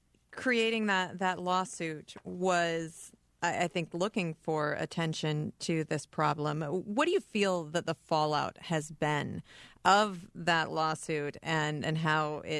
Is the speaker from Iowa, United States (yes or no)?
yes; Iowa, United States; Now, you know, when I was growing up in Iowa in the 80s